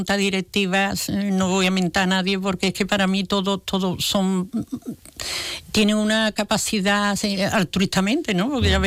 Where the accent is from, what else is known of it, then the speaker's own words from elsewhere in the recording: Jerez de la Frontera, Andalusia, Spain; Mira, en nuestro Jerez tenemos un ramillete de peña que quita las tapaderas del sentido.